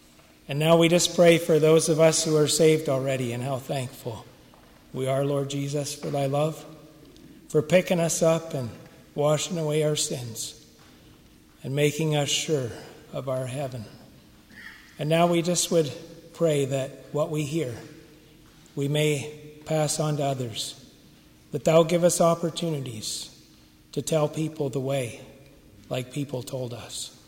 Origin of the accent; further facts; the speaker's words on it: Ontario, Canada; Most of you know that I'm from Ontario